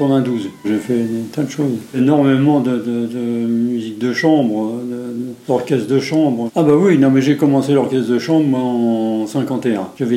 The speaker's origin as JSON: {"language": "French", "town": "Caen", "region": "Normandy", "country": "France", "tie": "born there", "said": "Caen d'ailleurs. Qui est quand même ma ville natale."}